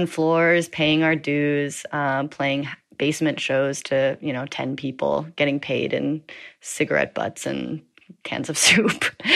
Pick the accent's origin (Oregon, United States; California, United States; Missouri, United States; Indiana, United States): Oregon, United States; Eugene; But even growing up in Eugene, where, you know, the population is maybe 95% Caucasian, as a young child, I really enjoyed my biracial upbringing